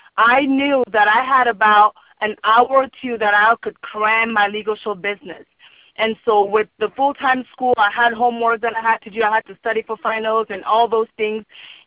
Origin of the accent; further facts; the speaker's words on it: Cameroon; English is a second language; now in United States; And some of you guys could hear my accent. I'm originally from Cameroon in Africa.